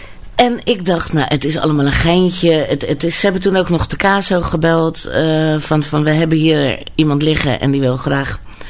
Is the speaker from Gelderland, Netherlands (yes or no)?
no; Rotterdam, South Holland, Netherlands; Ik ben een echte Rotterdamse.